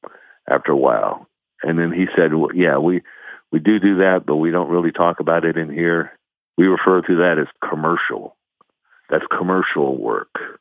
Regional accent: Texas, United States; I mentioned I was from Texas.

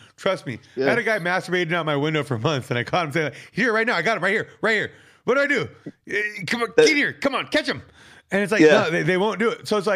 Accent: California, United States; like I'm from California originally

